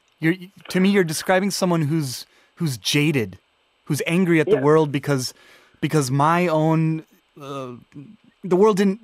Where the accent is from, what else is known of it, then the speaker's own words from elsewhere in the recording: United States; moved away; I'm from the United States, and as I look back to the country where I used to live, I see political chaos.